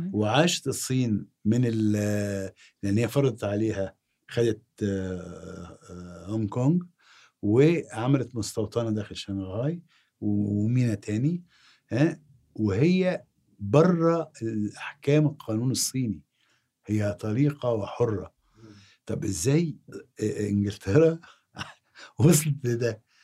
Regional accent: Egypt; زي كده لما أكون أنا مصري أجهل مصر.

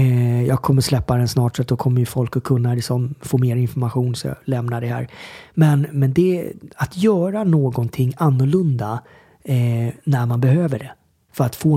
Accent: Sweden; det har jag faktiskt varit hemma i Sverige

